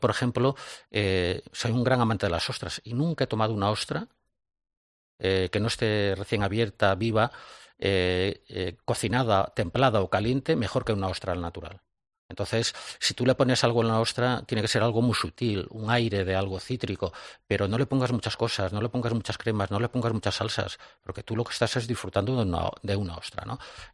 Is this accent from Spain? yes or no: yes; Galicia, Spain; yo soy de Galicia, de una aldea que se llama Guente, al lado de Negreira, un pueblecito al lado de Santiago.